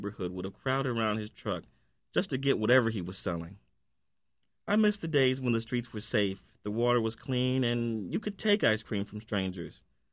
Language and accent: English; East Cleveland, Ohio, United States; One of my fondest memories growing up in East Cleveland, Ohio, is of the ice cream man.